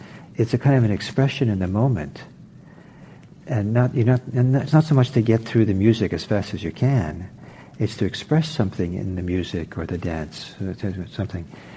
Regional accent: Norway; I'm from Norway, and I didn't grow up a lot in Norway

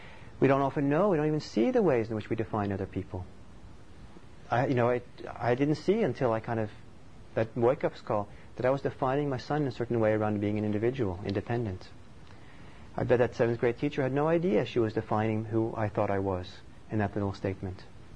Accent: Norway; I'm Norwegian originally, and I grew up some in Norway.

